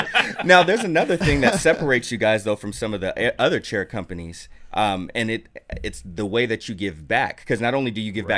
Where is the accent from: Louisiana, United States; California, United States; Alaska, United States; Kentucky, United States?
California, United States; Monterey; can you count me in? I'm from Monterey.